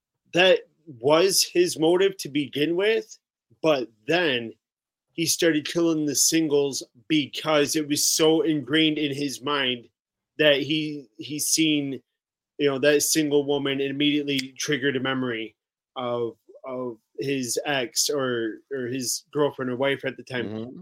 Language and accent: English; Ireland; I'm Irish, and so immediately I would think that if they really wanted to crack this case, why didn't they bring it to somebody in Ireland?